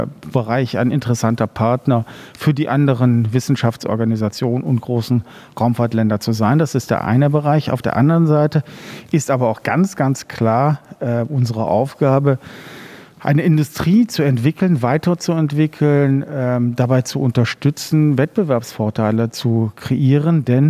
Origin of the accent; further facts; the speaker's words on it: Germany; wo wir gerade wir als Deutsche extrem stolz drauf sein dürfen